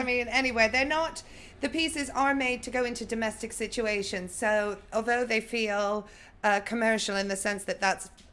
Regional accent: New York, United States; born there; also born or lived in Northumberland; My father's Sicilian-American, and I was born in New York.

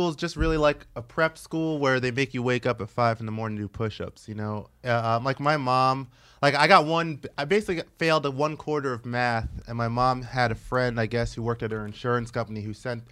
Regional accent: Brooklyn, New York, United States; No, I'm from Brooklyn. Oh. I went to school in Texas.

